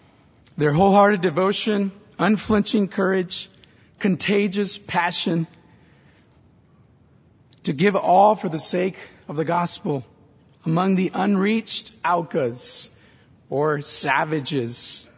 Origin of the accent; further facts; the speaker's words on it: Brownsville, Texas, United States; And I grew up in Brownsville, but every weekend, seemingly, we would travel a few minutes across the border to Matamoros, Mexico, and visit my grandparents.